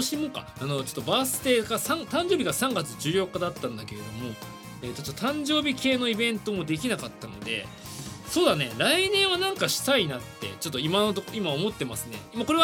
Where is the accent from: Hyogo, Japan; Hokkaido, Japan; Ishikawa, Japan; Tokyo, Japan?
Tokyo, Japan; 東京生まれで、東京育ちで、もう東京が好きですよ ね。